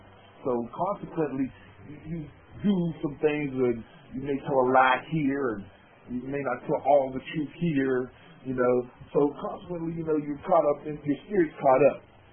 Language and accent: English; Pittsburgh, Pennsylvania, United States; Okay. And yes, I am from the Pittsburgh area.